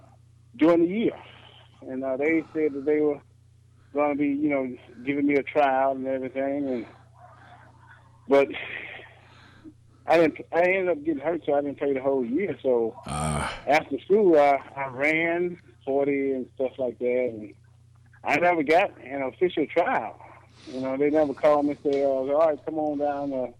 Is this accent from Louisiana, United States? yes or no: yes; Louisiana, United States; Some friends of mine that were in my hometown decided that, you know, Louisiana wasn't the place for them to be, and I was right there with them because, like I said, I'm from a real small town.